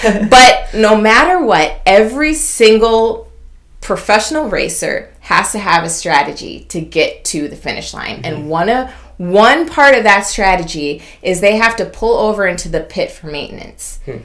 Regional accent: Jamaica; born there; I was born in Jamaica, okay?

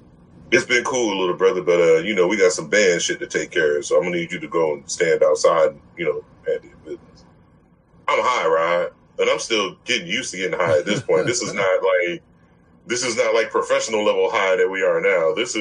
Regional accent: Springfield, Virginia, United States; I'm from Springfield, Virginia.

